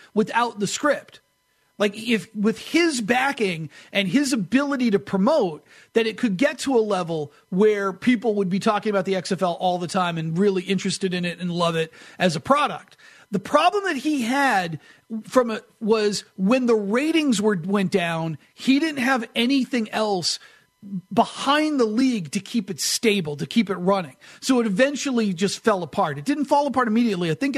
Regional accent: Northeast, United States; And I grew up in the Northeast, and it was the coldest I've ever been by a mile.

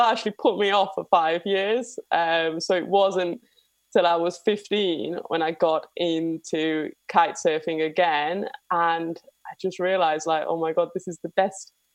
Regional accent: Manchester, North West England, United Kingdom; I grew up in South Manchester, so that's not that close to the beach.

